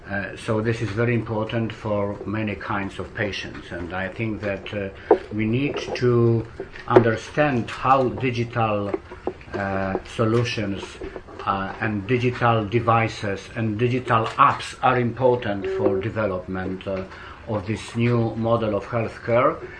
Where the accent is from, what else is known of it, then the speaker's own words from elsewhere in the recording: Poland; I'm from Poland